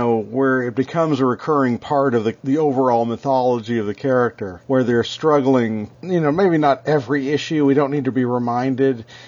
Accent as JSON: {"language": "English", "region": "Deep South", "country": "United States", "said": "It's eat peanuts and chew tobacco. Because I'm from the Deep South."}